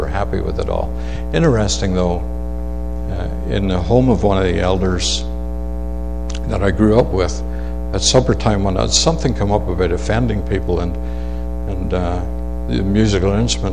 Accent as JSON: {"language": "English", "region": "Northern Ireland", "country": "United Kingdom", "tie": "born or raised there", "said": "When I was in the north of Ireland back in 1992 in my hometown"}